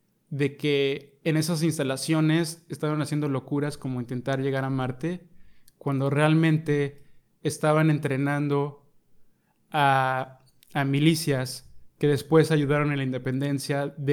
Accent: Mexico; no es algo que nosotros como mexicanos intentaríamos en algún momento

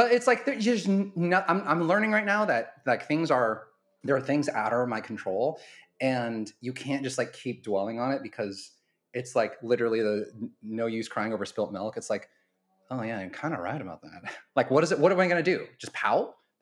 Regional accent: Portland, United States; I grew up in Portland. It was my mom, my sister, and I, and I grew up without a dad. And as I said, we lived in a really conservative, religious community in a small town in Portland.

